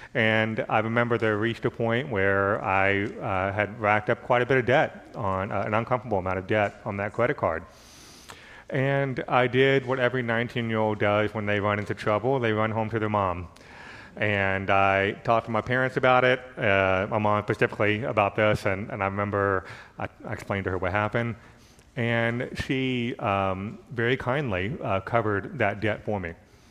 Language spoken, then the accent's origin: English; Florida, United States; I grew up in Florida, so I was living there, and I moved out.